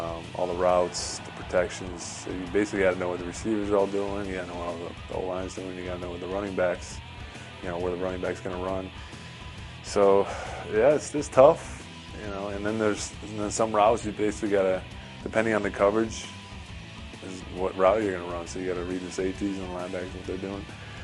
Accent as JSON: {"language": "English", "town": "Chicago", "region": "Illinois", "country": "United States", "said": "Yeah, I mean, I'm from Chicago, so obviously I watched that rivalry, the Bears and the Packers all my life, so."}